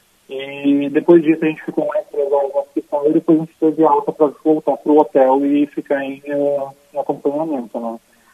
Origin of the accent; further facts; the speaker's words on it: Teutônia, Rio Grande do Sul, Brazil; Isso, a gente é de Teutônia, no interior do estado.